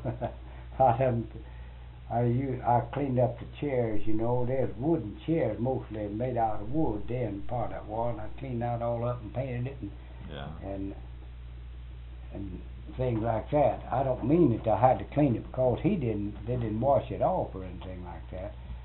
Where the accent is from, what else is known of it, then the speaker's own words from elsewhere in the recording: Nauvoo, Alabama, United States; He was from Stevenson, Alabama, and I was from Nauvoo, Alabama.